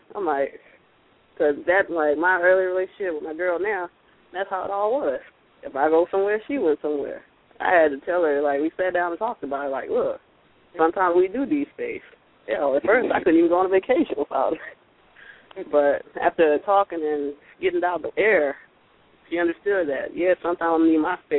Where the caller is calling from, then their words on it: Alabama, United States; All right, man, what's up? I'm calling from Bama.